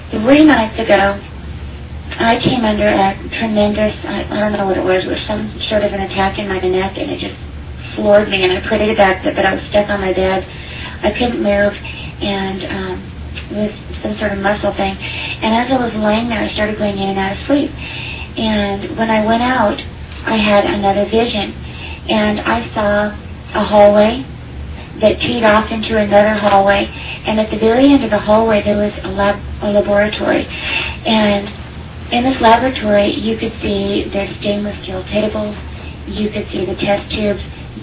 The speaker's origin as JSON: {"language": "English", "region": "California", "country": "United States", "tie": "born or raised there", "said": "And I thought, okay, this is where I grew up in California, this area"}